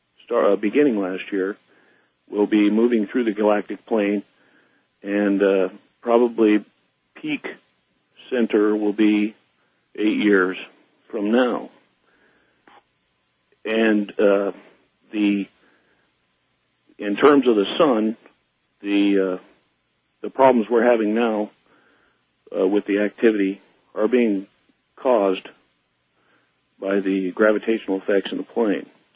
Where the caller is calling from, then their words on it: Coeur d'Alene, Idaho, United States; I'm calling from Coeur d'Alene at the moment.